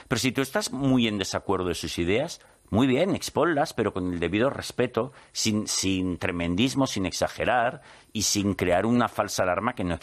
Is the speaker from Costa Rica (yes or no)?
no; Barcelona, Catalonia, Spain; ya sabes que yo soy de Barcelona, sí.